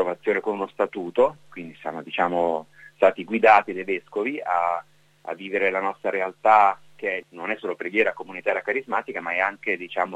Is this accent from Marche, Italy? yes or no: yes; Senigallia, Marche, Italy; sono di Senigallia originario, sono del 64, sono nato a Senigallia, vissuto a Senigallia fino a quando poi sono entrato in seminario regionale a Fano.